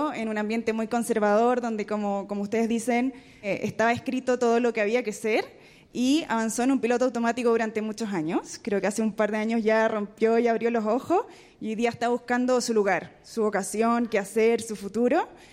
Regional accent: Chile; soy chilena.

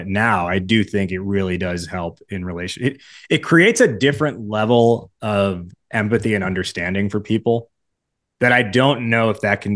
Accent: United States; visit my relatives in India growing up, and I'm like the American visiting them. But then in America, I'm the Indian.

